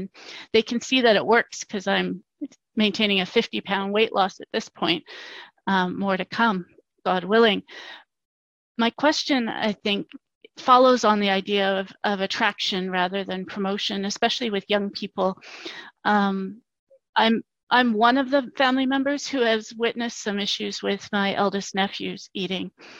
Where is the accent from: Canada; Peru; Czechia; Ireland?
Canada; I'm Canadian, and I just came back from Canadian Thanksgiving visiting my family